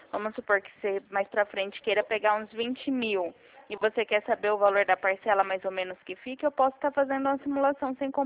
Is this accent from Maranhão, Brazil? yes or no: no; Dracena, São Paulo, Brazil; Não, não, eu sou daqui de Dracena.